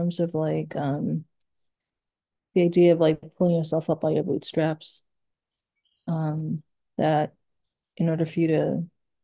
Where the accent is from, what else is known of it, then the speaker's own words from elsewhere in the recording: Jamaica; The opposite of that would be I think the way I grew up in Jamaica